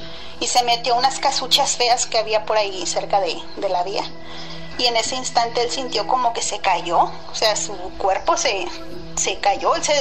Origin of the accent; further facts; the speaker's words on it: Reynosa, Tamaulipas, Mexico; soy de Reynosa, Tamaulipas. Desde acá les mando un saludo